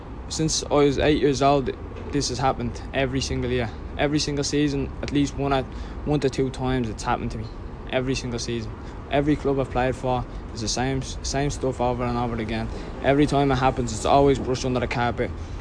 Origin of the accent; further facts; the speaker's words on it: Ireland; Ireland's my home. I'm an Irishman. I'm a proud Irishman. I've lived here all my life. I mean, I don't know anywhere else but Ireland.